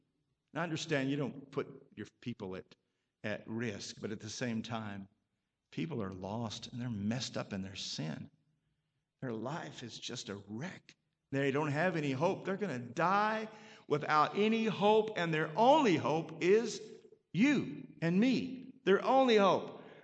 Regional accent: Oklahoma, United States; And remember, I was from Oklahoma, pretty much flat country.

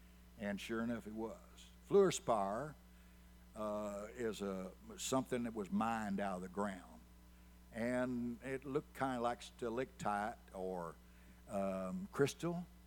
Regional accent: Marion, Kentucky, United States; A few years ago, I was back in my hometown, Kentucky, Marion.

